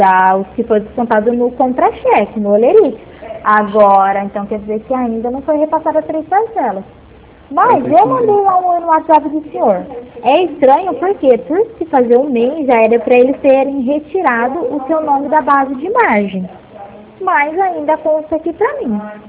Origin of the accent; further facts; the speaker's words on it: São Paulo, Brazil; eu sou do interior de São Paulo